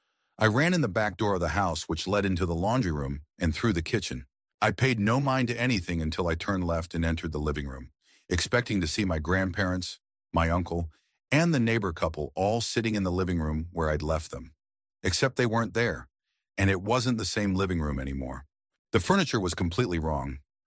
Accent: San Diego, California, United States; I was born in San Diego and lived in a poorer suburb of San Diego as a child.

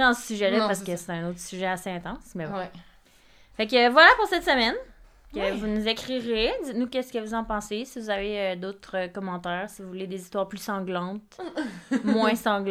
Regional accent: Nova Scotia, Canada; born there; moi aussi, je viens de la Nouvelle-Écosse, puis je sais que mes parents sont allés m'adopter en Nouvelle-Écosse.

